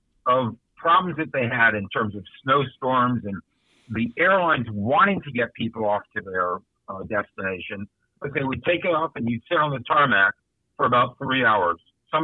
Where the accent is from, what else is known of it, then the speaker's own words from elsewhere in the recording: Italy; when I used to grow up in it, when I grew up in Italy.